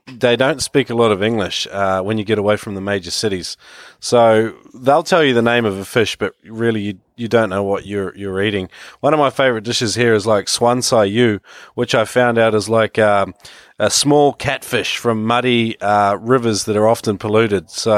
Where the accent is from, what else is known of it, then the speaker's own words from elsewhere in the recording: New Zealand; moved away as an adult; also born or lived in Australia; now in China; I've had a little bit of a break away from Australia, and I come from New Zealand originally, where it all began in the water for me. Moved to Australia in my early 20s, and now I'm in China for a year.